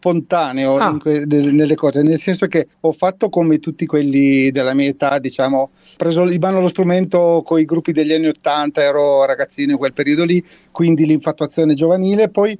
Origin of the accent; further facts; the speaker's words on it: Vernante, Piedmont, Italy; Sono di Vernante.